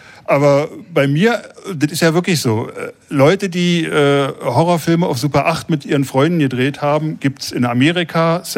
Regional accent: Germany; Und dann fing es auch noch an … zu singen als Westdeutsche.

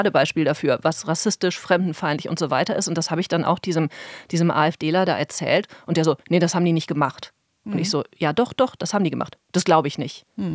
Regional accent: Rhineland, Germany; war ich in meiner alten Heimat im Rheinland

